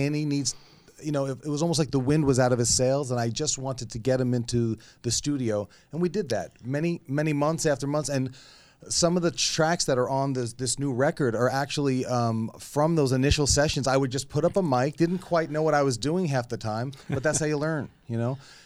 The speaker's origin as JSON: {"language": "English", "region": "New York", "country": "United States", "tie": "born or raised there", "said": "Well, I'm born and raised in New York. Been in the music business my entire life."}